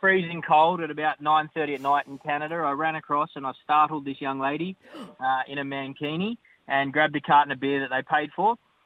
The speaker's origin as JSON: {"language": "English", "country": "Australia", "said": "I was from Australia"}